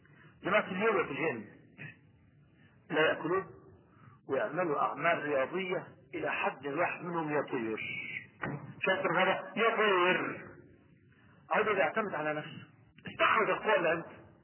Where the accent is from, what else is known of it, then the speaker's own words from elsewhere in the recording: Egypt; حكيت لكم ان كان في بنو مغناطيس عندنا في مصر مضروب به المثل